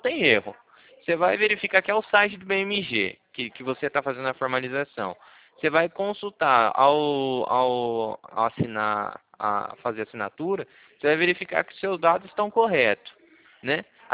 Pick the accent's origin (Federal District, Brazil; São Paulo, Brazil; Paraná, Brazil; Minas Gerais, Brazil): Paraná, Brazil; eu sou do Paraná, tá bom? Sou do Paraná